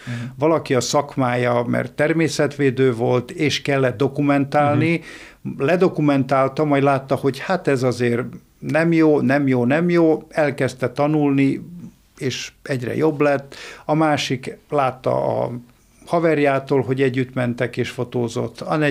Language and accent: Hungarian; Srbobran, Vojvodina, Serbia; also born or lived in Novi Sad; Én egy ilyen kis települési, 12-3 ezer fős településről származom, Szent Tamás, Szabadkától 50 kilométerre délre, de 30 kilométerre van tőlünk Újvidék, Vajdaságnak fővárosa